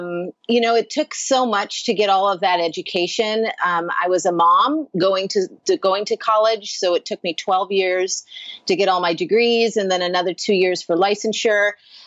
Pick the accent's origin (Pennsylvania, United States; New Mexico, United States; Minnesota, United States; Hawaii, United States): Hawaii, United States; And yes, I look like I'm straight from Ireland, but I actually am the third generation of my family to live and grow up in Hawaii.